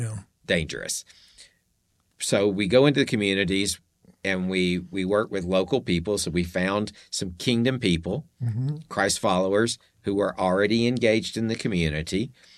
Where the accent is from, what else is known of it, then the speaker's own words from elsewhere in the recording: United States; As an American, I can't go to Yemen.